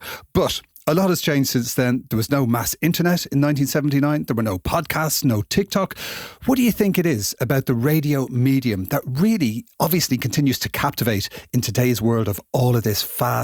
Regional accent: Dublin, Leinster, Ireland; I remember getting tapes of his Kiss FM shows mailed over from London when I was growing up in Dublin.

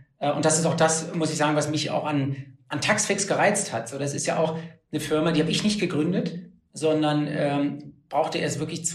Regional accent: Berlin, Germany; also born or lived in Japan; Ich bin hier in Berlin aufgewachsen und dann nach Fallen da gezogen

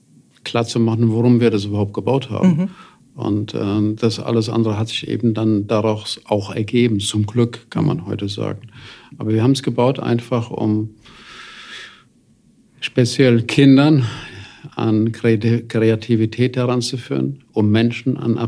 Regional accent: Eppstein, Hesse, Germany; also born or lived in Dillhausen; in Dillhausen, dort, wo ich geboren wurde, wo ich ein Jahr lang mit meiner Mutter gelebt habe, bevor wir dann hier in den Taunus nach Eppstein gezogen sind und dort groß geworden bin, dort auch die Schulen besucht habe.

